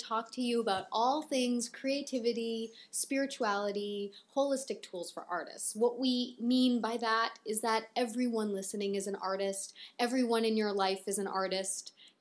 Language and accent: English; Canada; accent: Canadian; Is that my Canadian accent showing?